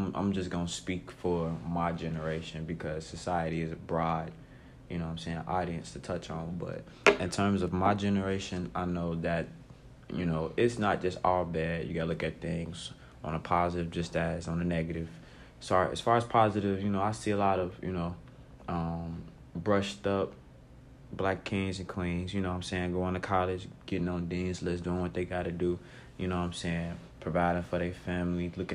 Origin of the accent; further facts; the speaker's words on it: Chicago, Illinois, United States; I'm from Chicago, Illinois, Southside, of course.